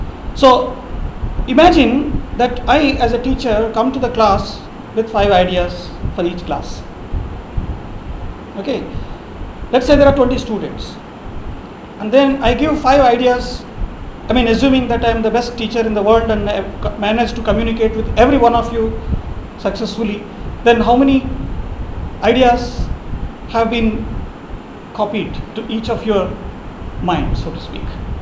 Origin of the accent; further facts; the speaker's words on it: India; I'm just talking about a cow because I'm an Indian.